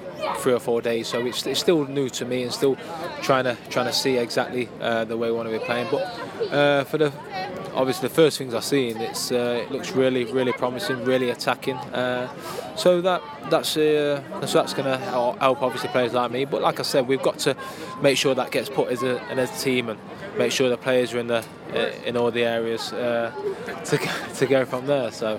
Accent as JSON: {"language": "English", "town": "Nottingham", "region": "East Midlands", "country": "United Kingdom", "said": "I'm from Nottingham and my base is still in Nottingham and that's where I still live."}